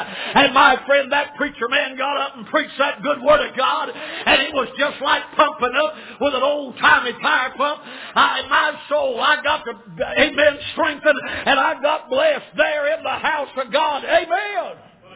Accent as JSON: {"language": "English", "region": "the South", "country": "United States", "said": "Pardon me, I'm from the South."}